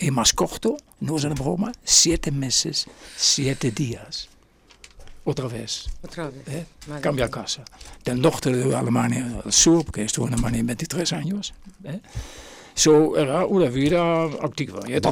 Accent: Netherlands; Spanish is a second language; Nací en Holanda, he ido, como se dice, al instituto, bachillerato en esta época. Sí. Lógicamente, yo nací en 1945.

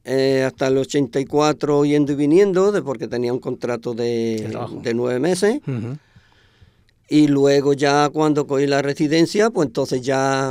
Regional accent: Málaga, Andalusia, Spain; also born or lived in Switzerland; now in Roda, Spain; Yo soy de Málaga, sí.

